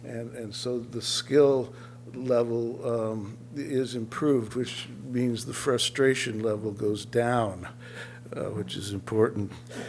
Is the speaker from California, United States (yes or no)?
yes; California, United States; I'm from the South Bay. My kids all went to Morro Bay High. I have the hat, but I don't live here.